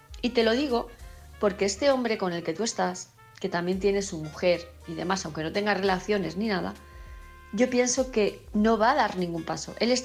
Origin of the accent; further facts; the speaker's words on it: Palma, Balearic Islands, Spain; de Palma de Mallorca.